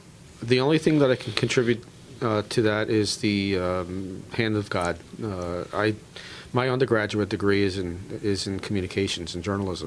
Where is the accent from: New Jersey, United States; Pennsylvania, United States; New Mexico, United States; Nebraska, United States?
Pennsylvania, United States; Philadelphia; born there; I was born in South Philadelphia, and I feel like when I came here, I felt like I was coming home.